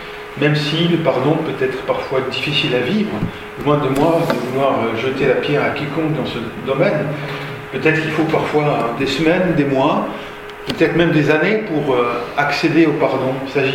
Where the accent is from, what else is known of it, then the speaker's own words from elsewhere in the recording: Mulhouse, Grand Est, France; j'étais en terminale à Mulhouse, là où j'ai grandi